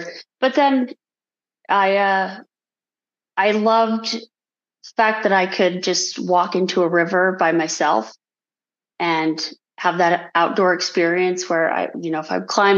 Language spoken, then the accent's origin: English; Moab, Utah, United States; I think it was just growing up in Moab.